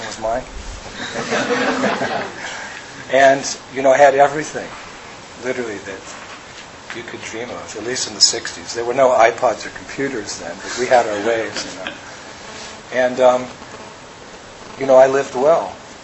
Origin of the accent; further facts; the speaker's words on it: United States; But when I was growing up in America, it was the 1960s.